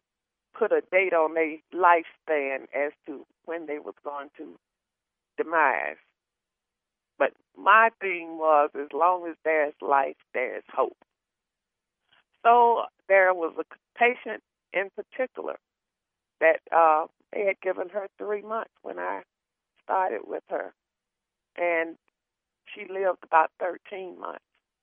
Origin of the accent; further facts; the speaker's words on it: Cleveland, Ohio, United States; Those three girls from my hometown, Cleveland, Ohio, that was kidnapped up there.